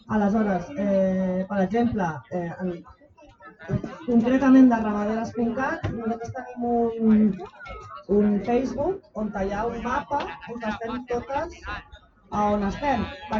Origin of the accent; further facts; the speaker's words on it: Catalonia, Spain; Jo soc de l'Empordà i intento vendre a la província de Girona, per exemple, no?